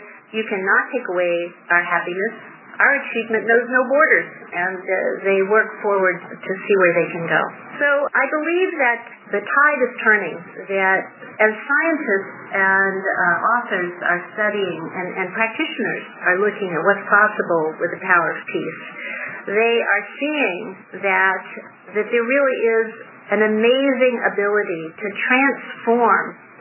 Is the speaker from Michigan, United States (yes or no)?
no; Ozark, Alabama, United States; also born or lived in Europe; And I think it comes from my experience growing up in the South. I went to high school in Ozark, Alabama in 1960, and I had I'd been living in Europe for about 7 years before